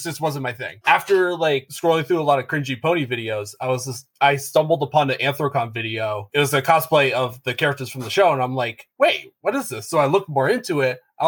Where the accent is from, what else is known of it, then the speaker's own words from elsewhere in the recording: Connecticut, United States; I am from Connecticut.